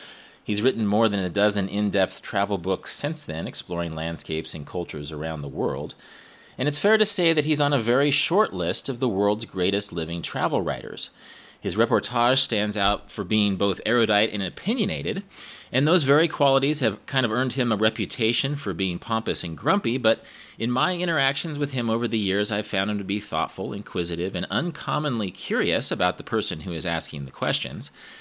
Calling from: Kansas, United States; I'm actually calling you from Kansas.

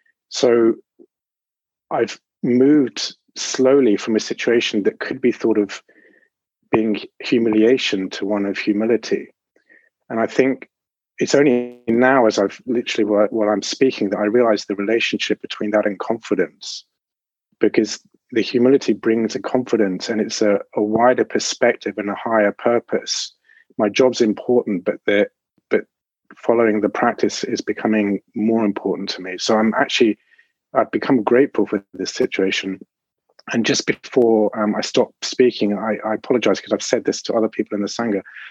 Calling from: London, United Kingdom; I'm speaking from London in England.

